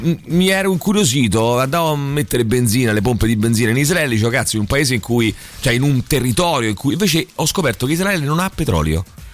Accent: Rome, Lazio, Italy; Io lo sono di Centocelle. Sono di Centocelle.

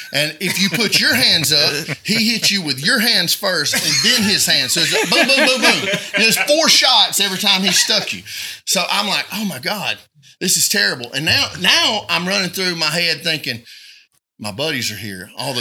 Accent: West Pine Grove, Alabama, United States; No, Ray. I'm from West Pine Grove, Alabama.

